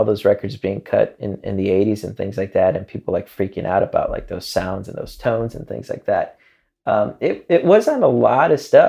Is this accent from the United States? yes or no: yes; Chicago, Illinois, United States; I grew up a drummer. I've been playing drums since I was 11. And growing up in Chicago